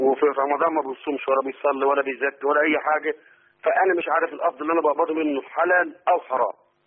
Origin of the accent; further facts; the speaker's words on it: Egypt; now in Jordan; وسكن أنا مصري وقاعد في الأردن.